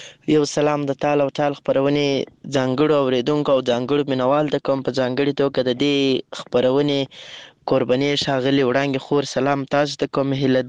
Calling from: Lashkar Gah, Helmand, Afghanistan; accent: Helmandi; یو ځل بیا خوشاله یم چې در سره ګډونواله … هم له هلمند مرکز لشکرګاه شاره پیغام درته پریږدم.

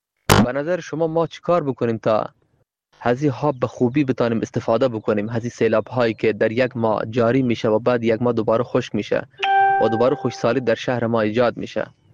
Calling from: Nimruz, Afghanistan; من یکی از باشندگان ولایت نیمروز هستم.

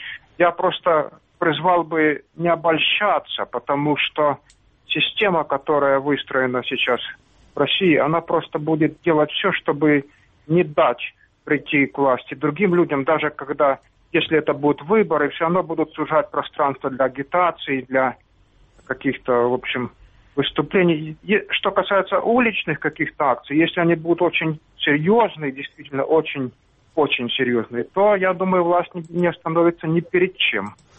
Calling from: Sloviansk, Donetsk Oblast, Ukraine; Славянска.

